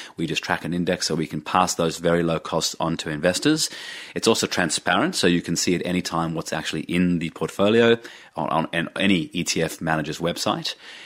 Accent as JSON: {"language": "English", "country": "Australia", "said": "But as an Australian investor, it's not easy to get exposure to large technology companies"}